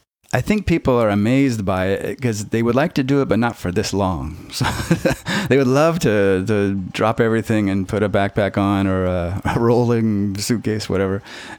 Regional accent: United States; It's, again, as an American, it's a very strange thing, I think.

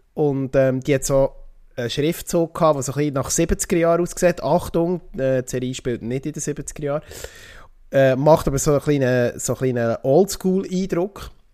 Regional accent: Austria; Ja, ich als genau. Österreicher, gell?

